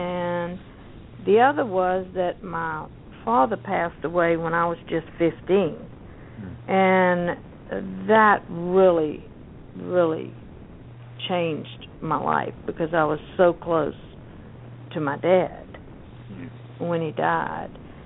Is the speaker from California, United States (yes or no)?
no; Louisiana, United States; I was born in the South, born and reared in the South, in South Louisiana. And I was also raised in about a mile from the gates of Louisiana State University